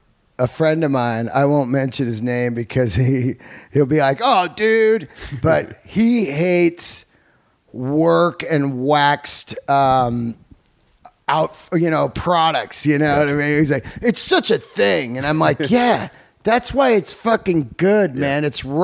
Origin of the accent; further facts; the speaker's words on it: California, United States; I mean, growing up in the Bay Area, I had a similar jacket by Ben Davis.